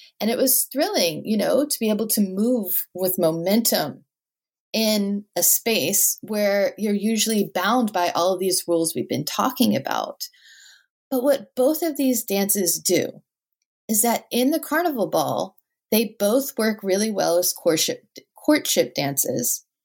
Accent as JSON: {"language": "English", "town": "New Orleans", "region": "Louisiana", "country": "United States", "said": "because I'm from New Orleans and I've read a lot about New Orleans history"}